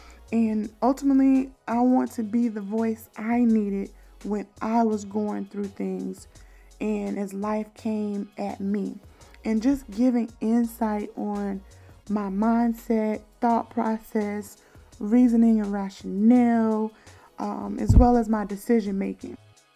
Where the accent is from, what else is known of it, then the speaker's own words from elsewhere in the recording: Camden, South Carolina, United States; I'm originally from Camden, South Carolina. Woot woot, 803 raised me, which is a small town right outside of Columbia, South Carolina, which is the capital.